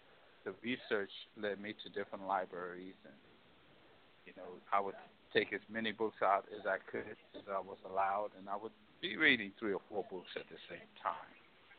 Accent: St. Louis, Missouri, United States; Well, I grew up in St. Louis, Missouri. Both my parents were born in Anniston, Alabama, and they grew up as friends.

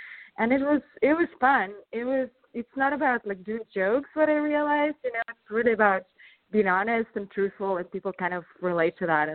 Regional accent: Russia; You know, I come from Russia, so a lot of times people in Russia, they don't smile, and we're really serious.

